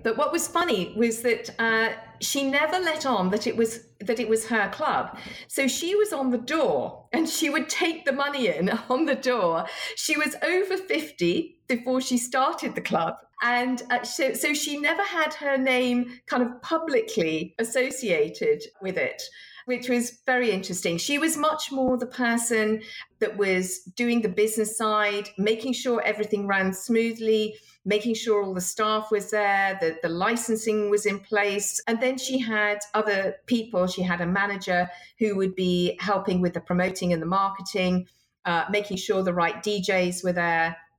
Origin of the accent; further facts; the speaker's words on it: Northern England, United Kingdom; accent: southern UK; And so that was where I grew up when I was young. It's very friendly. It's very different. And many people wouldn't know that I actually have come from the north because my accent sounds more like a southern UK person.